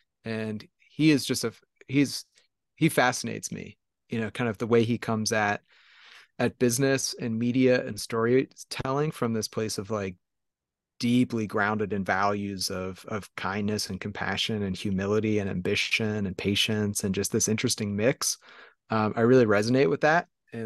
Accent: Pittsburgh, Pennsylvania, United States; Yeah, I mean, so I grew up in Pittsburgh, youngest of six kids

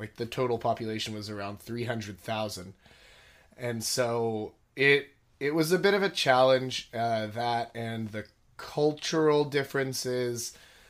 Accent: Texas, United States; now in Korea; Well, originally I'm from Texas, and I came to Korea back in 2009, and I've been here since then with just like a break here or there to go home, visit family

